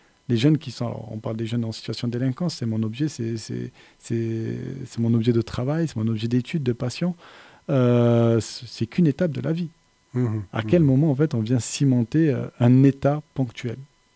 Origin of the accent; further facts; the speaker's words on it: Montpellier, Occitanie, France; Moi, j'ai grandi à La Paillade, ici, à Montpellier